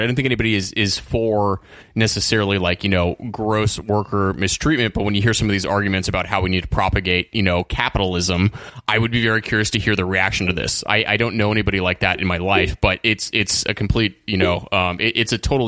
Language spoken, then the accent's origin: English; California, United States; now in New Orleans, United States; Being from Northern For California, sure.